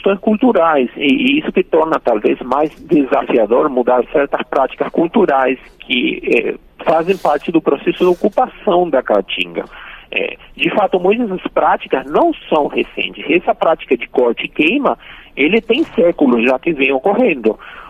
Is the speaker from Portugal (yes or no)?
no; Argentina; now in Brazil; Eu sou argentino, mas eu moro 30 anos no Brasil.